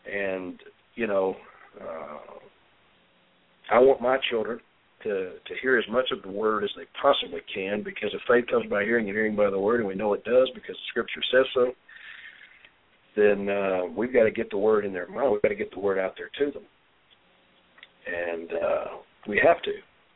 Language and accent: English; the South, United States; but I'm from the South too, so I understand that word ain't.